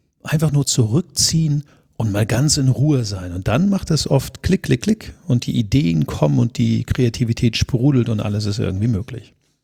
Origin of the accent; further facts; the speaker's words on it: Dornenheim, Germany; ich komme aus einer Adelsfamilie. Da fühlen sich immer alle so wichtig. Die haben immer einen ganz hohen Puls und wir kommen aus Dornenheim.